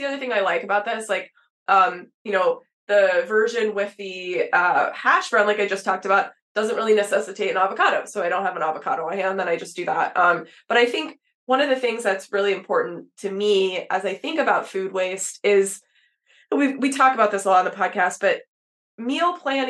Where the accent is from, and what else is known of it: Texas, United States; born or raised there